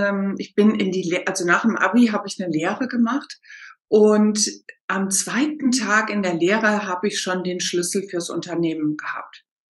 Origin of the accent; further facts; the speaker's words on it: Rhineland-Palatinate, Germany; Ich komme ja aus dem Westerwald und da ist ganz, ganz viel Wald. Und in diesem Ort, wo ich groß geworden bin, ich glaube, es waren 5000 Leute angeblich.